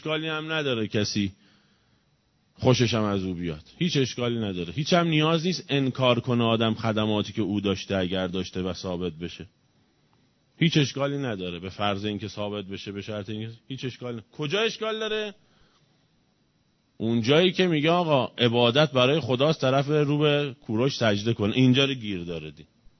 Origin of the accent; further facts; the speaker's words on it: Iran; ما که ایرانی هستیم ایرانیتمون